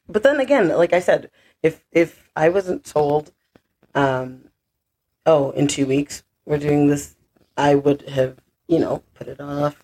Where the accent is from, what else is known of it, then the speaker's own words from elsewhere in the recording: Nigeria; I'm Nigerian, so yeah. And stubbornness is one of our wonderful characteristics.